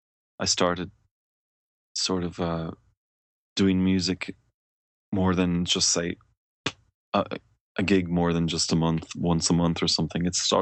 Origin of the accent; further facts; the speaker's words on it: Malta; born there; also born or lived in West Africa; I was born in Malta, and my mother is Maltese, and my father, he's from Galway City.